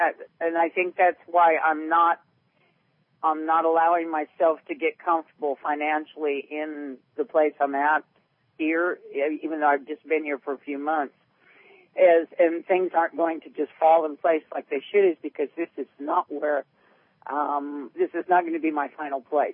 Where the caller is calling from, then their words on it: Tennessee, United States; From Tennessee.